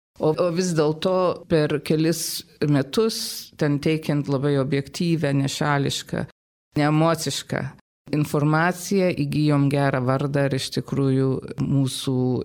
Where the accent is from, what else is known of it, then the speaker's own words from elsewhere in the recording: Detroit, Michigan, United States; augdama, reiškia, Detroite, aš ir buvau įsitraukusi į bendruomenę veiklą, prieš tai į Lietuvių jaunimo sąjungos veiklą